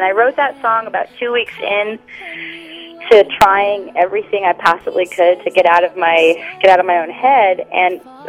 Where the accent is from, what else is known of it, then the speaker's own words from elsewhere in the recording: Netherlands; I'm originally from Holland, and things are going really well over there right now